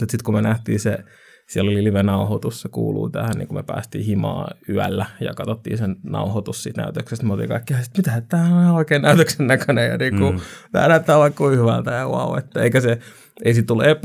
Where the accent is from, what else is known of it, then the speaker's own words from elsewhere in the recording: Helsinki, Uusimaa, Finland; mitä mulla olisi vaikka täällä Helsingissä, mun kotikaupungissa